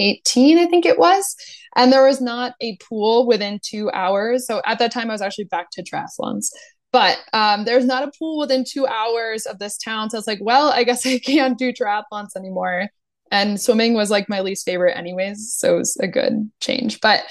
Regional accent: New Jersey, United States; So I grew up in New Jersey, and I had always like played a bunch of different sports as a kid

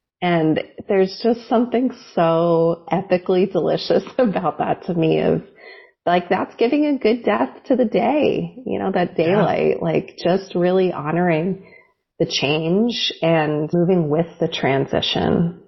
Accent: Northeast, United States; I think that was something growing up in the Northeast.

